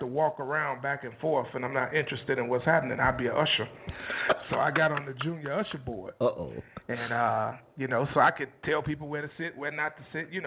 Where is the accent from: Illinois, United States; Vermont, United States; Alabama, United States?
Illinois, United States; Chicago; Well, I guess born and raised in Chicago.